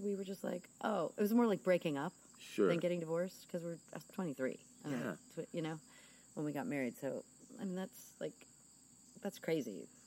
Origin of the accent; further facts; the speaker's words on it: New York, United States; Like because I grew up in New York.